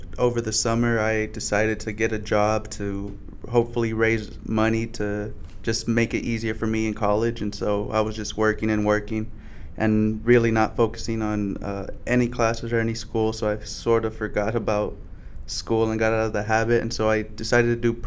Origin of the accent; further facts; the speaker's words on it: Fresno, California, United States; I'm also from the Central Valley, Fresno, California, and it's going to be my third year studying mechanical engineering.